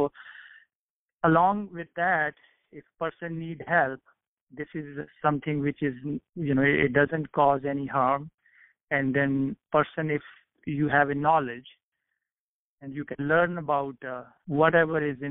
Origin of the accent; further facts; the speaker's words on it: North India, India; born there; I was born in North India, but I did my education in South India.